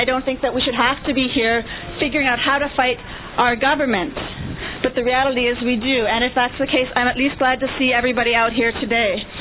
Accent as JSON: {"language": "English", "town": "Guelph", "region": "Ontario", "country": "Canada", "tie": "born or raised there", "said": "Because I grew up in Guelph"}